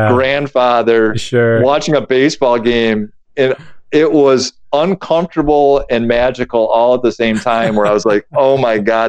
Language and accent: English; Rockford, Illinois, United States; I grew up in Rockford, Illinois.